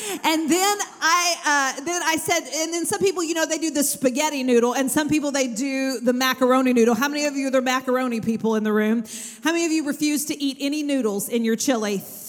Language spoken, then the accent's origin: English; Texas, United States; now in Owensboro, United States; So I came from Texas. I'm not from Owensboro originally. In fact, I didn't even know how to say the word right.